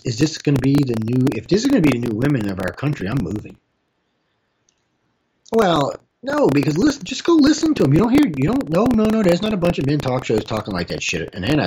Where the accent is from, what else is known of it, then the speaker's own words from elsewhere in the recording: New Orleans, Louisiana, United States; I grew up in New Orleans, okay?